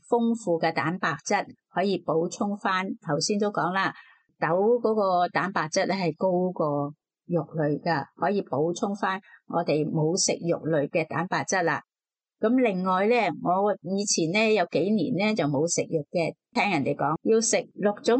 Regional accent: China; 我哋中国人都有讲五行嘛

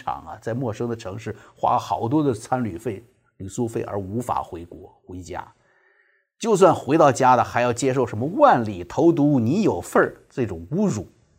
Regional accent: China; 那个时候好像觉得哇，我们中国人想到世界哪就去哪了

